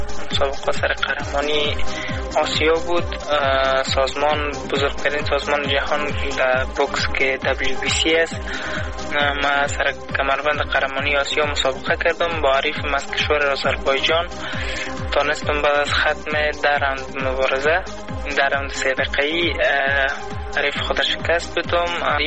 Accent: Afghanistan; ما یگانه افغان هستم

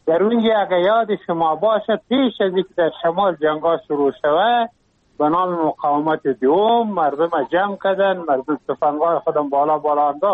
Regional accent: Afghanistan

